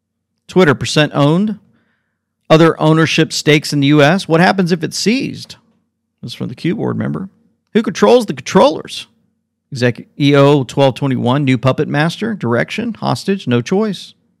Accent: Oklahoma, United States; I'm from Oklahoma.

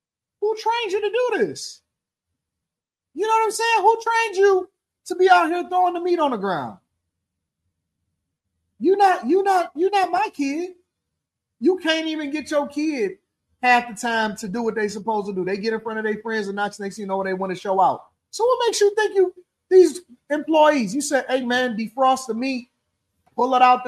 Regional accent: Midwest, United States; I ain't even from the north. I'm gonna say the Midwest. I'm from the Midwest

